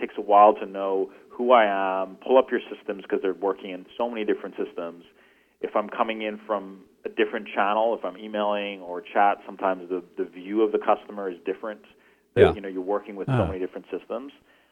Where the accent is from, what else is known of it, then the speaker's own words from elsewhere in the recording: Goa, India; English is a second language; now in Canada; I'm from Goa in India, which is a very small Portuguese colony on the west coast of India. Culture is very similar to Portugal, dialects, food.